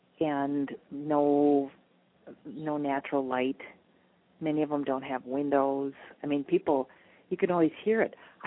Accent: Minnesota, United States; Like when I'm from Minnesota originally, and I would notice that the plants in the winter or the trees had on their winter coats.

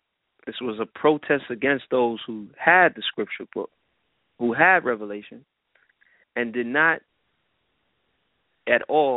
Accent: United States; born there; I'm 6'5", 6'1", I'm, you know, brown and yellow, you know, I was here and this, and I was born in America.

